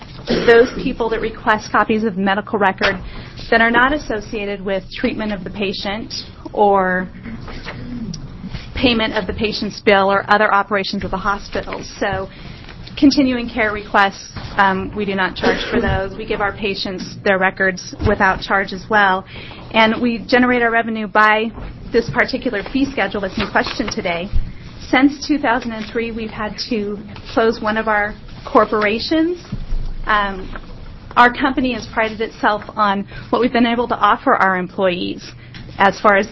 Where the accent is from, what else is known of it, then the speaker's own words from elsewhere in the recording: Bend, Oregon, United States; I'm from Bend, and I'm representing DBS Health Information.